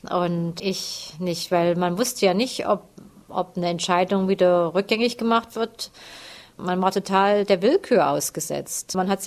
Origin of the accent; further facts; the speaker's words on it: Germany; accent: Turkish; Ich war nun DDR-Bürger und Flüchtling. Und wenn man mich gehört hat, wie ich nun mit meinem türkischen Akzent spreche, wusste man es sofort, dass ich aus der DDR war.